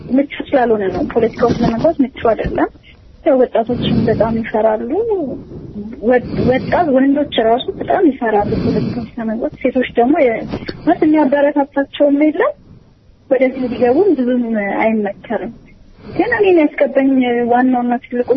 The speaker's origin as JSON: {"language": "Amharic", "region": "Addis Ababa", "country": "Ethiopia", "tie": "born or raised there", "said": "ተወልጄ ያደኩት እዚሁ አዲስ አበባ ነው። አሜሪካን ግቢ የሚባል ሰፈር ውስጥ ነው ተወልጄ ያደኩት።"}